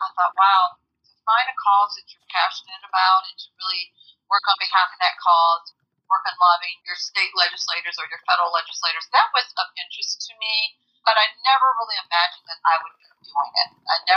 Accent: Illinois, United States; I grew up in Illinois, and I grew up in an environment where, you know, my parents were very politically active in the civil rights movement.

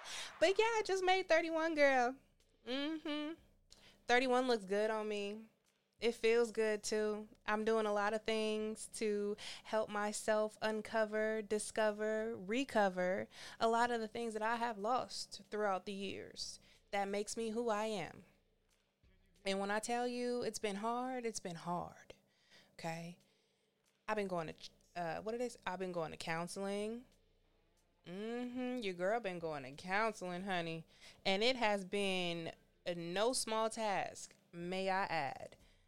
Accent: Richmond, California, United States; I was born and raised in Richmond, California, Rich City, and grew up in a community apartment complex called John F. Kennedy Manor on the south side of Richmond.

